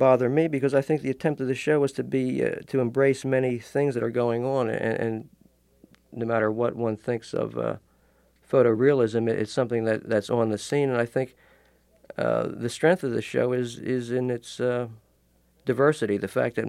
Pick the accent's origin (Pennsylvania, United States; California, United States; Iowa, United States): Pennsylvania, United States; Philadelphia; I grew up in North Philadelphia from then on until I was in art school.